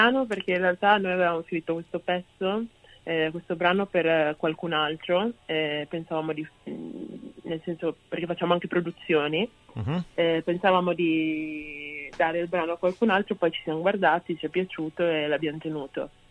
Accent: Genoa, Liguria, Italy; born there; Io sono originaria del Ghana, della Nigeria, però sono nata a Genova.

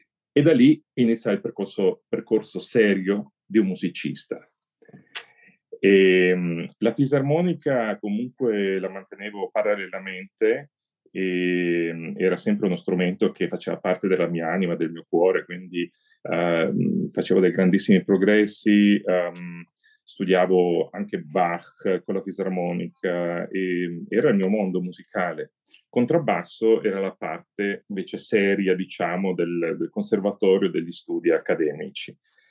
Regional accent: Tavullia, Marche, Italy; Io sono nato a Tavuglia, in provincia di Pesaro

